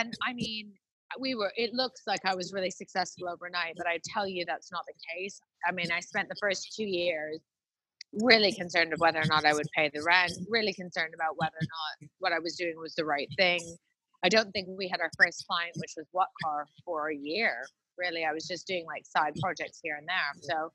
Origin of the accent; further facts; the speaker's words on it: Canada; now in London, United Kingdom; I am a Canadian living in London.